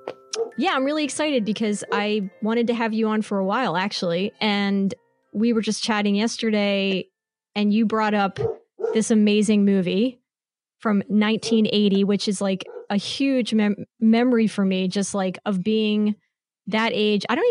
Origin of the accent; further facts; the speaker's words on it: Fallsington, Pennsylvania, United States; Cause we grew up in Bucks County in Fallsington, PA.